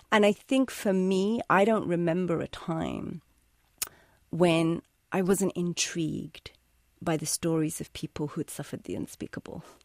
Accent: England, United Kingdom; I grew up in England, had a totally different life, was very disconnected from my family history of tragedy

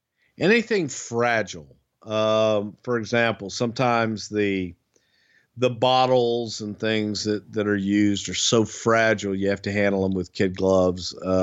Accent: the South, United States; accent: Southern; That's just my Southern accent. Now you're making fun of the way I talk.

